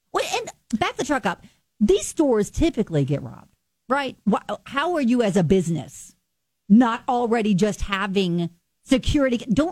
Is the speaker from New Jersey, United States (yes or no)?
no; Indiana, United States; I'm from Northern Indiana.